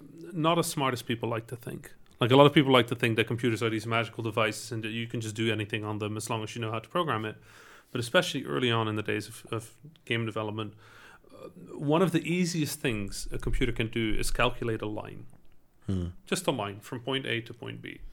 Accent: Netherlands; when I was growing up in the Netherlands

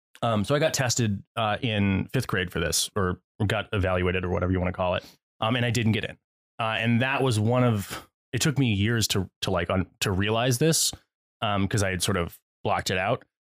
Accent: Connecticut, United States; so growing up, I grew up in Connecticut.

